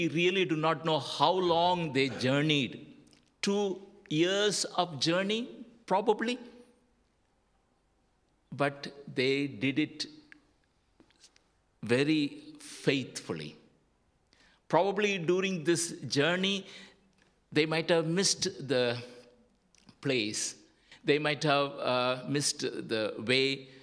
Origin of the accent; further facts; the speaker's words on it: India; I grew up in India.